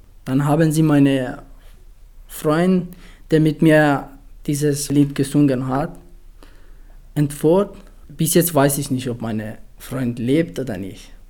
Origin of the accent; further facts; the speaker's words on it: Afghanistan; now in Schrobenhausen, Germany; bin 19 Jahre alt. Ich komme aus Afghanistan und wohne seit Juli 2015 in Schrobenhausen.